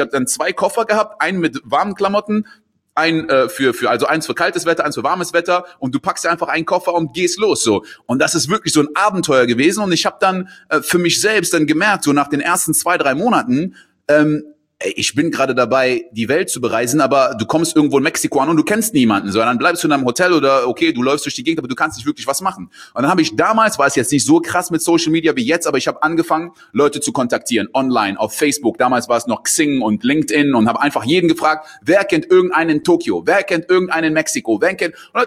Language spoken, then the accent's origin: German; Côte d’Ivoire; also born or lived in Giessen, Germany; now in Dubai, United Arab Emirates; Ich bin ich bin in Gießen geboren, das steht auf meinem Pass, aber ich bin mit ein Jahr in die Elfmeinküste zurück. Mein Vater kommt aus der Elfmeinküste, meine Mutter ist deutsch, das heißt, ich bin da groß geworden.